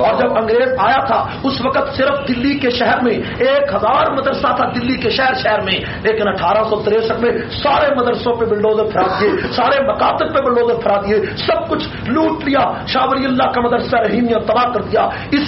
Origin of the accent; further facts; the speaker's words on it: Pakistan; born there; میں چونکہ پاکستان کی ہم تو پیداوار ہے اور ہماری جہاں پاکستان میں پیدائش ہے،